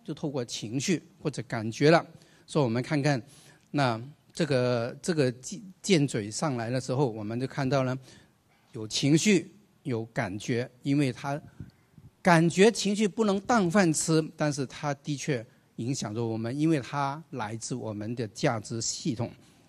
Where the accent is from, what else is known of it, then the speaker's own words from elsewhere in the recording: Hong Kong; 往广东话，香港，我是香港来的